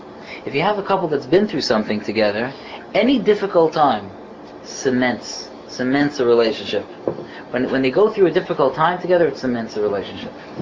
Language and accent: English; United States; born there; I was born in America. I was born now, a difficult, confusing, dangerous time.